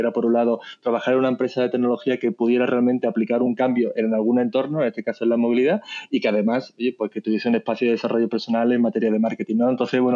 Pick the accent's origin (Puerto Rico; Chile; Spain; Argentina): Spain; Seville, Andalusia; yo soy de Sevilla, estaba en Sevilla